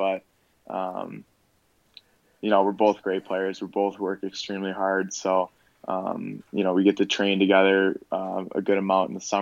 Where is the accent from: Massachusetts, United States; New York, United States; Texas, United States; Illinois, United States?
Illinois, United States; Park Ridge; Well, I grew up in Park Ridge, Illinois.